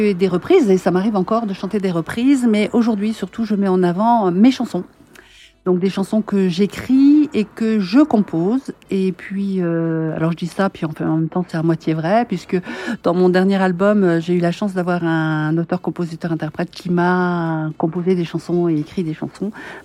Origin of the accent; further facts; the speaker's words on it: Grand Est, France; je suis originaire de Moselle et j'habite là-bas.